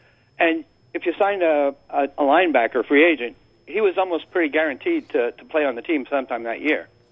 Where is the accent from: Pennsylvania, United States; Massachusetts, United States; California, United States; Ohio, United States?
Pennsylvania, United States; Philadelphia; I moved here from Philly about 9 years ago, so I've been a Philly fan since Jaworski time.